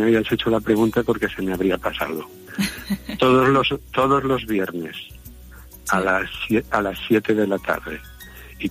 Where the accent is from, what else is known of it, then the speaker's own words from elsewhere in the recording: Valencia, Valencian Community, Spain; born there; now in Dénia, Spain; Yo soy nacido en Valencia.